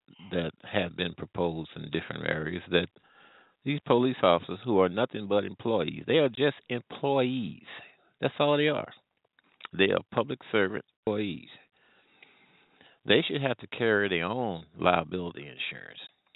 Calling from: St. Louis, Missouri, United States; Well, I'm calling from the Midwest here in the St. Louis area.

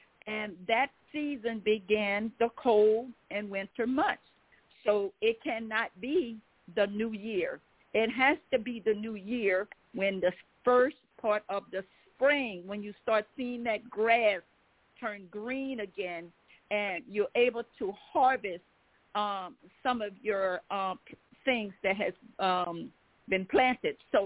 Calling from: Baton Rouge, Louisiana, United States; I'm calling from Baton Rouge, Louisiana.

